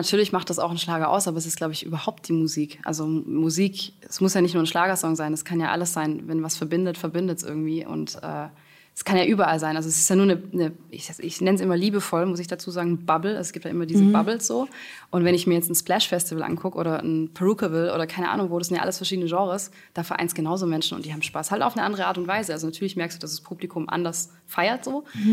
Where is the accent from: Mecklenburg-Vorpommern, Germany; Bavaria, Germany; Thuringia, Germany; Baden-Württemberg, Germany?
Baden-Württemberg, Germany; Backnang; Ich komme aus Backnang und habe irgendwie noch nichts erlebt